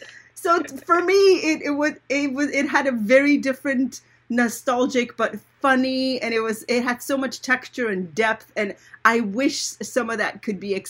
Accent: Iran; I actually grew up in Iran. I don't know if you know this, but I grew up in Iran

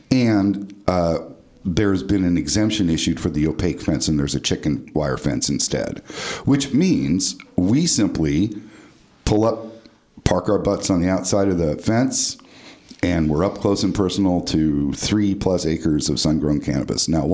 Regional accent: California, United States; And being that I was raised in Sonoma County, and I'm a lifelong musician

